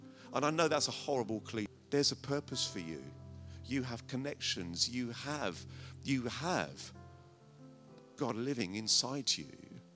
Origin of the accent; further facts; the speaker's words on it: Brentford, London, United Kingdom; in that area in Brentford. It's my hometown.